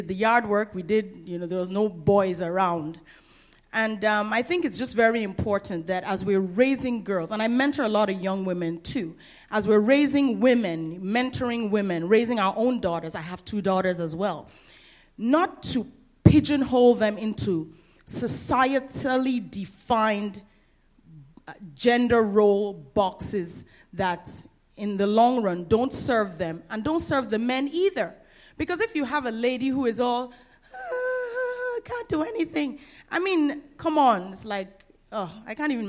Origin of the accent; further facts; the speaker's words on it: Nigeria; also born or lived in England / Guyana; Where am I from? Okay. I'm from Nigeria, by way of England, by way of Guyana. I'm multiracial. Apparently, yes, I have a Dutch ancestor. Multiracial, multi-ethnic, multinational, multi-everything.